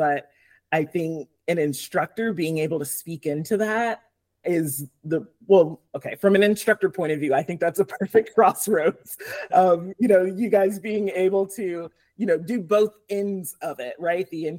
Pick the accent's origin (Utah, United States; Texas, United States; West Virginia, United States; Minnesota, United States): Texas, United States; Killeen; Well, I'm from Killeen, Texas. It was about a mile and a half away from my elementary school.